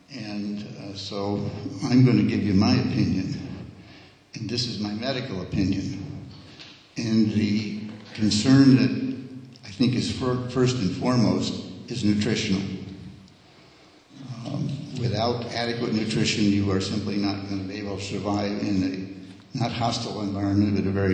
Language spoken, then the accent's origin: English; Lopez Island, Washington, United States; from Lopez Island.